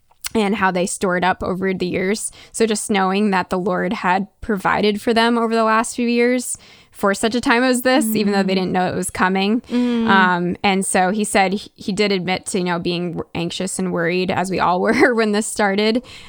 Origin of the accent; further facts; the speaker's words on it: United States; And as an American, I think as a middle-class American, I think, oh yeah, you know, surrounded by people who want